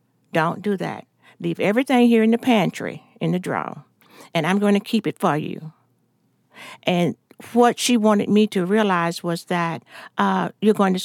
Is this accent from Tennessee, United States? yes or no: yes; Chattanooga, Tennessee, United States; I was born here in Alanga Hospital, in a segregated section of the hospital. I attended Ochenob Elementary and Ochenob Junior High, and finally Howard High School.